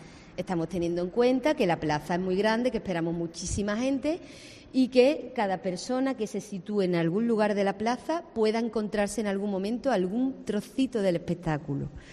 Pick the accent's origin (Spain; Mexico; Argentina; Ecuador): Spain; Cádiz, Andalusia; De esos 16 o 17 artistas que somos, 13 somos de Cádiz